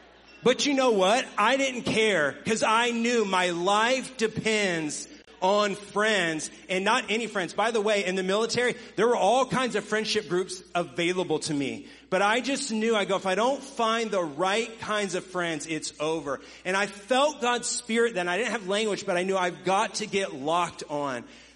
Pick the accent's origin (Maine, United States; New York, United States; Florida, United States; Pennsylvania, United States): Florida, United States; moved away as an adult; I grew up in Florida, and I was moved to Washington State. So 3,000 miles away from home